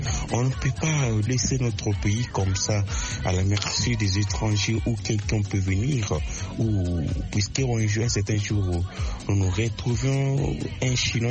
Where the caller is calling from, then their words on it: DR Congo; depuis la République démocratique du Congo. Je suis un Congolais du père et de mère.